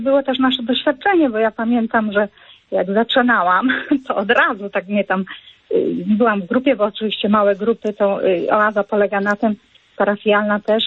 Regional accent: Tylmanowa, Lesser Poland, Poland; ja pochodzę z takiej miejscowości, która nazywa się Tylmanowa nad Dunajcem i tam były pierwsze oazy.

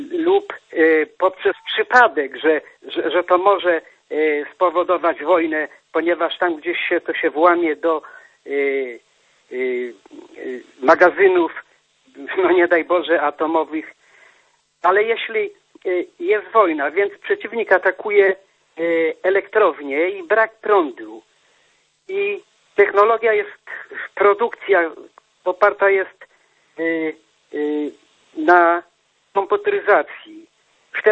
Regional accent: Wieliczka, Lesser Poland, Poland; ja jestem z Polski, z Małopolski, a dokładniej to z okręgu wyborczego Tarnów

